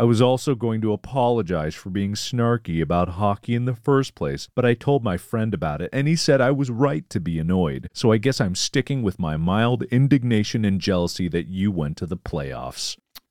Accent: Cincinnati, Ohio, United States; I mean, I'm from Cincinnati, so I see it everywhere.

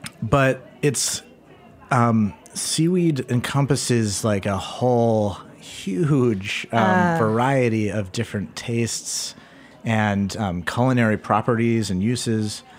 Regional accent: Portland, Maine, United States; And they knew I was from Portland, and every summer, you know, somebody would be going on vacation up to Portland

